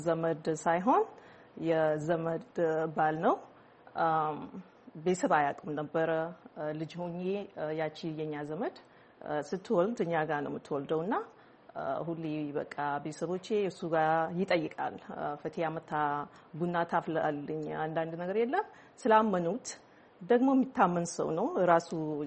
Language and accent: Amharic; Dire Dawa, Ethiopia; also born or lived in Djibouti; now in United States; የተወለድኩት ድሬዳዋ፣ ያደግኩት ድሬዳዋ እና ጅቡቲ መሀል ነው።